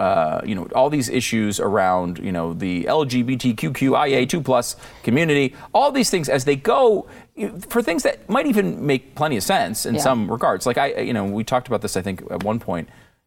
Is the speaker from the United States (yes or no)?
yes; Connecticut, United States; Like, I grew up in Connecticut.